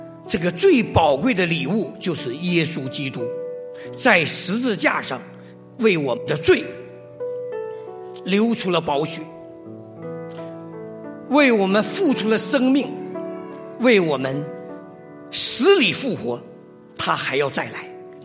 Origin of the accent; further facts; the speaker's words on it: Shenyang, Liaoning, China; 我上个月回我的家乡沈阳一趟，